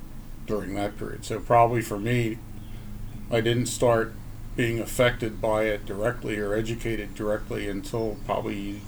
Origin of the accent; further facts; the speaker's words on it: Philadelphia, Pennsylvania, United States; also born or lived in Ohio / Alaska; Born in Ohio, raised in Alaska for a while, mostly Philadelphia.